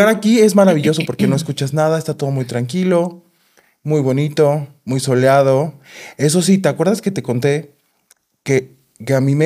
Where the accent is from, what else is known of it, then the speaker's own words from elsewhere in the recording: Mexico City, Mexico; Yo vengo de la Ciudad de México, que los que conocen la Ciudad de México, pues es un lugar de mucho ajetreo.